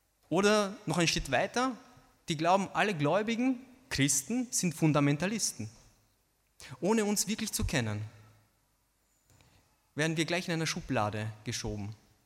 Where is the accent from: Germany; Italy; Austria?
Austria; also born or lived in Romania; hier in Österreich. Viele von uns sind hier geboren oder sind halt in Rumänien geboren und als kleine Kinder hergekommen und von klein auf, vielleicht sogar als Baby schon hier aufgewachsen in Österreich. Und wir haben hier die Sprache gelernt, die Kultur gelernt